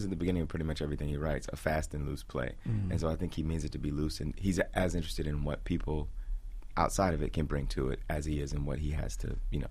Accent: the South, United States; I'm from the South, like Terrell, and it reminds me a lot of being in church.

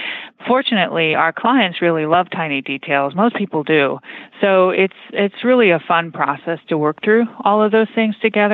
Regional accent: Boulder, Colorado, United States; So then there was a program that came out in Boulder, Colorado, actually in my hometown, SketchUp, which is now owned by Google.

